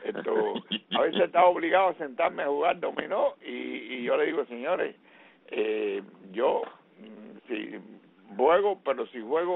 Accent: Cuba; yo soy cubano.

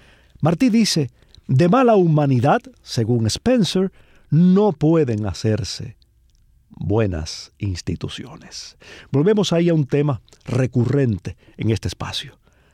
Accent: Cuba

